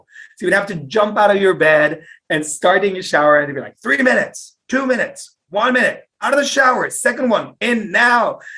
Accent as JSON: {"language": "English", "region": "Mexico City", "country": "Mexico", "tie": "born or raised there", "said": "And I mean, I grew up in Mexico City, like streets, cars, honks, and smells, and just Ireland, just green everywhere."}